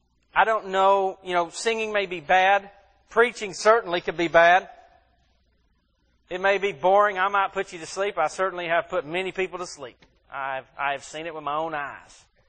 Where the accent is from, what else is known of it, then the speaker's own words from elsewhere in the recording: Mississippi, United States; And I am from Mississippi, so that probably wouldn't be a bad assumption.